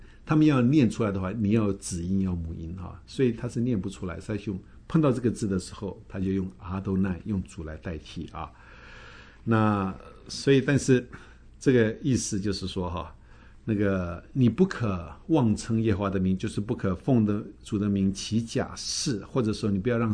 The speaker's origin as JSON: {"language": "Chinese", "country": "China", "said": "我们中国人还没有听过说拜太阳神的哈"}